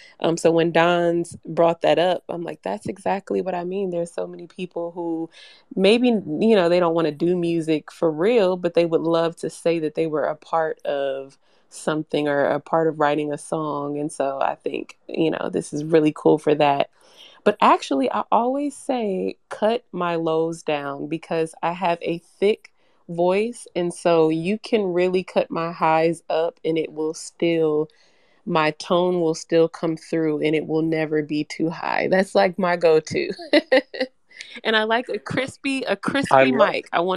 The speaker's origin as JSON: {"language": "English", "region": "North Carolina", "country": "United States", "tie": "born or raised there", "said": "Okay, so I was raised in North Carolina, I'm from the South."}